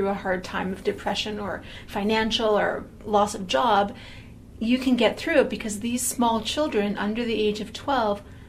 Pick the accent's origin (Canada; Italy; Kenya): Canada; Calgary, Alberta; We're all from Calgary.